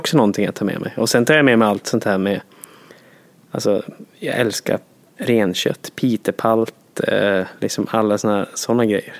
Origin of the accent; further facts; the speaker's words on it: Jokkmokk, Norrbotten County, Sweden; moved away; Jag kommer från Jokkmokk och Norrland om man vill säga så. Jag är sån jävla patriot.